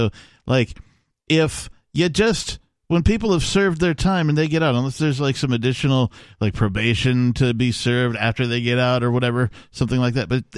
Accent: Wisconsin, United States; born there; I was born in Wisconsin, right?

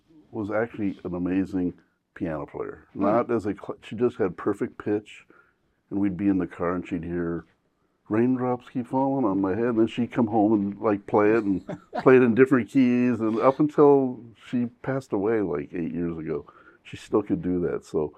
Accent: Anaheim, California, United States; I usually tell people I'm from Long Beach, because it has a little more street cred.

